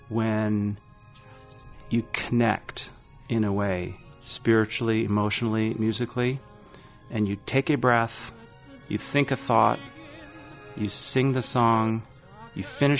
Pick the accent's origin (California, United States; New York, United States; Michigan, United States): Michigan, United States; Battle Creek; Well, I was born and raised in Battle Creek and went to Battle Creek Lakeview, and got involved with singing